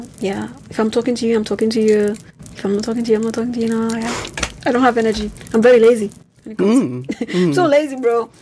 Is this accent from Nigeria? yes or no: yes; Nigeria